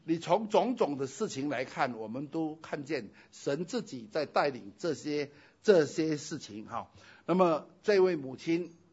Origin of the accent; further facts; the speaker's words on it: Singapore; 我相信像我们这些就是生于这里，长于这里，最后当然也是死在这里